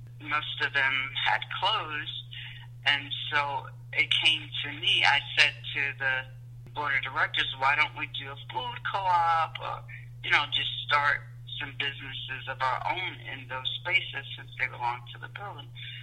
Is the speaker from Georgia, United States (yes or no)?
yes; Georgia, United States; And also, growing up in Georgia in the South, I never saw any depiction of anybody that looked like me in a book.